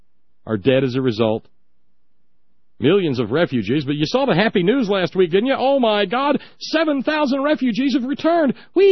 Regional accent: United States; And just because I'm an American does not make the slaughter of Iraqi children okay.

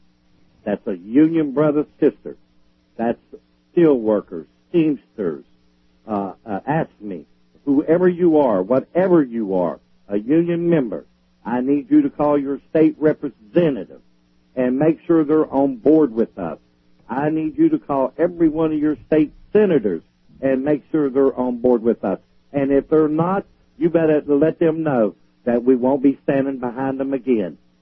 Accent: Pennsylvania, United States; I have to fight what's in my home state right now.

